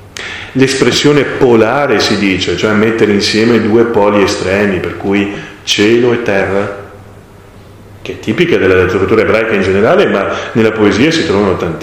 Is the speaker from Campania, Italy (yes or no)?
no; Sarmede, Veneto, Italy; anche delle mie parti, io sono di Sarmede, sapete dove è Sarmede?